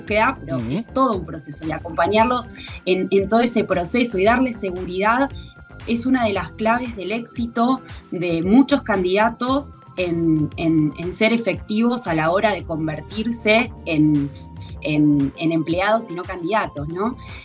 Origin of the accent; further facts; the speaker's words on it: Argentina; moved away as an adult; now in Uruguay; Yo soy argentina y me vine a vivir acá a Uruguay hace 10 años